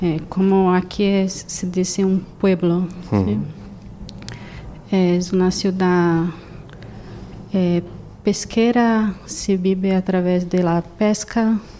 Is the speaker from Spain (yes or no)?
no; Pará, Brazil; Spanish is a second language; Es una música de mi pueblo, sí. Y que en el resto de Brasil no hay.